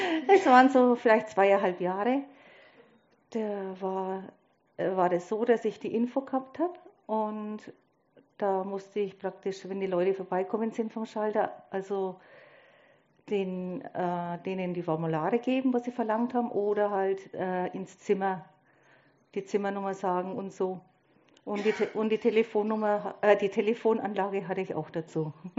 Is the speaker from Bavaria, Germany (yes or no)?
yes; Litzendorf, Bavaria, Germany; now in Bamberg, Germany; Also, ich komme eigentlich aus Neisa, das ist ein Ortsteil von Litzendorf.